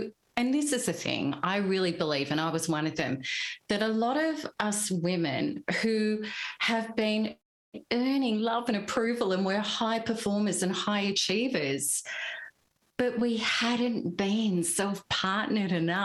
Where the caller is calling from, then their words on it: Melbourne, Victoria, Australia; Melbourne.